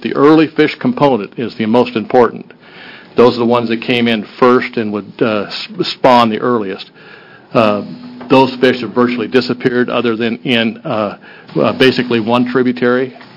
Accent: Gold Beach, Oregon, United States; I'm from Gold Beach, Oregon.

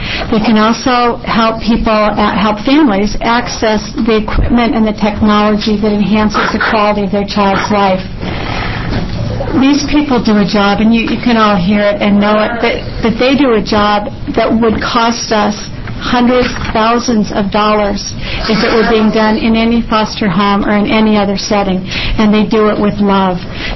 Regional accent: Oregon, United States; I'm from Deschutes County, and I'm the program manager for the Developmental Disabilities Program in the county.

